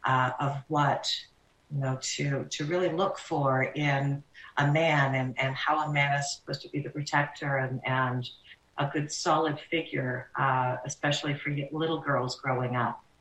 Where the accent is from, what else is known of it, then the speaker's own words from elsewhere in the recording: Toronto, Ontario, Canada; I did. I grew up in Toronto, Ontario.